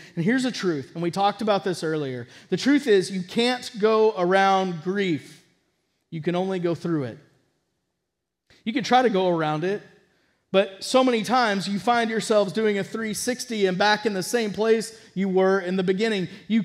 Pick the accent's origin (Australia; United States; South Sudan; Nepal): United States; Texas; I've had personal experience with that growing up in Texas.